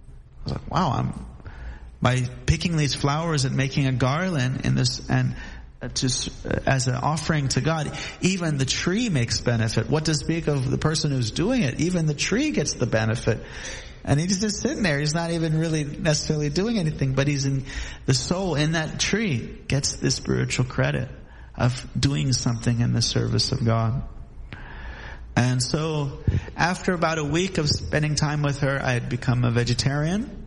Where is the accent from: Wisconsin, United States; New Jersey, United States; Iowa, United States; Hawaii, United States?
Hawaii, United States; Honolulu; So I began my journey. I grew up in Honolulu.